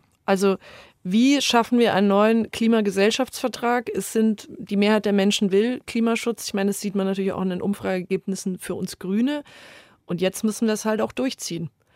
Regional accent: Bavaria, Germany; Ich bin aus Bayern.

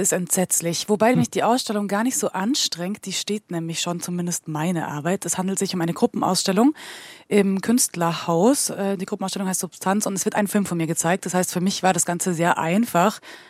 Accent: Munich, Bavaria, Germany; born there; Also ich bin gebürtig in München.

